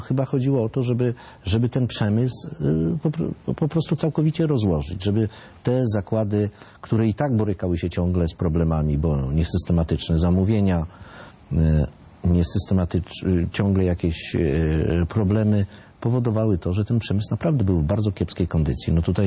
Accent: Stargard, West Pomeranian Voivodeship, Poland; bo to jest mój region, to ja jestem ze Stargardu

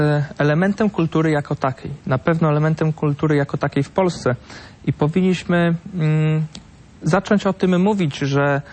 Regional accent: Podlaskie Voivodeship, Poland; Ja pochodzę z Podlasia

